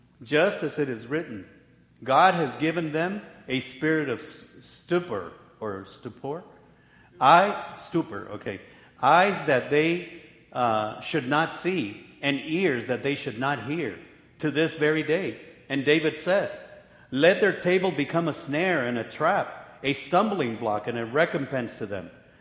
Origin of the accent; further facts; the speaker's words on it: Mexico; So I'm from Mexico. I love both countries.